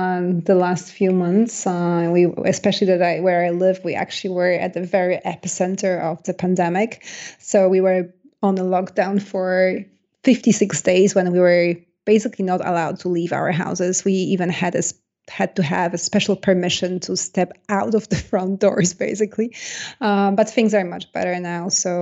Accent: Poland; accent: Polish; first language Polish; English is a second language; as you can probably hear, I have an accent. In case you're wondering, it's a Polish accent. I was born in Poland, and I grew up in Poland. I studied law in Poland, and I started as a journalist in Poland. So I only started speaking English really in my 20s

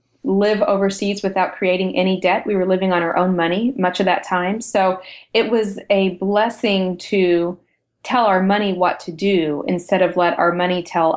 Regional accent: United States; Yeah, we're American. Yes, we live here.

